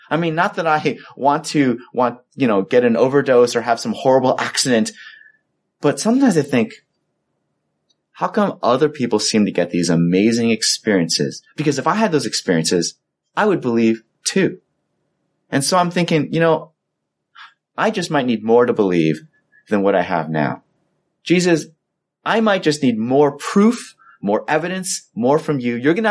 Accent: Los Angeles, California, United States; now in Boston, United States; We know here in New England and Boston, I grew up in Los Angeles, which is farther south, closer to the equator.

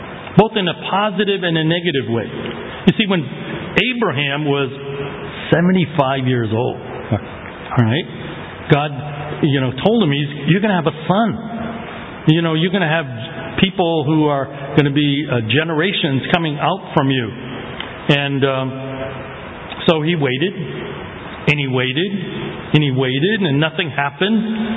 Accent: Cambridge, United States; And as I grew up in Cambridge, and I wanted to study engineering.

